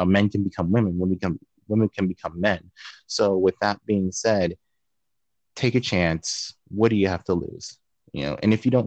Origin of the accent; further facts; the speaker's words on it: Pittsburgh, Pennsylvania, United States; Specifically, there's a convention that's going to be happening in my hometown. It's called Steel City Con, and they don't just do they don't just do comics; they do anime as well. And we also have a Japanese society in Pittsburgh as well.